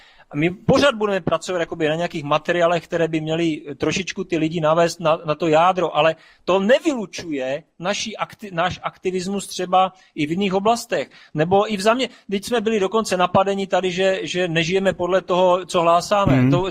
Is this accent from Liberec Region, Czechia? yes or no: no; Brno, South Moravian Region, Czechia; tak, já jsem z Brna.